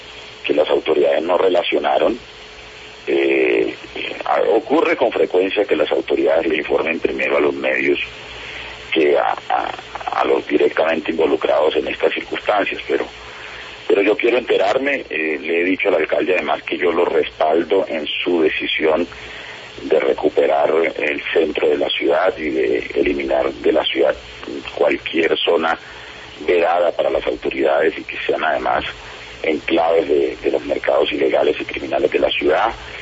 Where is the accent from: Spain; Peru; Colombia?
Colombia; Valledupar, Cesar; Nosotros, con mi papá y mi mamá, nos criamos en Valledupar.